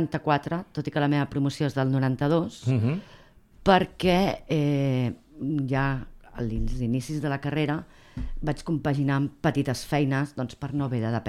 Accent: Barcelona, Catalonia, Spain; born there; Actualment de l'Eixample, tot i que vaig néixer en el Clot.

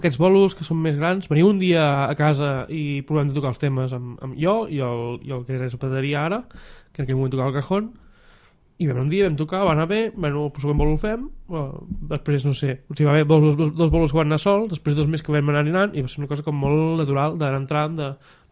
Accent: Olost, Catalonia, Spain; jo sóc d'Olost, un poble de 1.200 habitants, molt petit, on tothom es coneix

